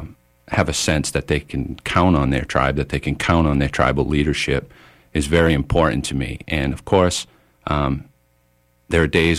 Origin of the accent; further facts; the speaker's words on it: Indian Island, Maine, United States; I was born and raised on Indian Island.